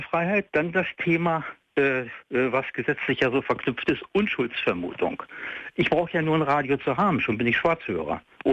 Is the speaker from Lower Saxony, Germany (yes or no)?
yes; Fallersleben, Lower Saxony, Germany; Ich bin aus Fallersleben, der Stadt des deutschen Dichters, ne? Und des Hymnenschreibers.